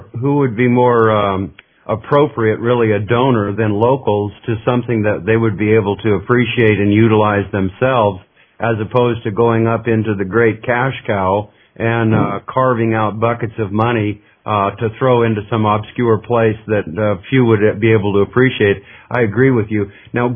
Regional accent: Alaska, United States; different from what I experienced here in rural southwest Missouri and other places that I've lived, even growing up in Alaska.

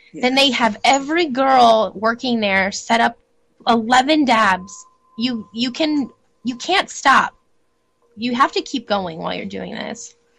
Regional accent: San Diego, California, United States; And it's a secret little market here in my hometown of San Diego.

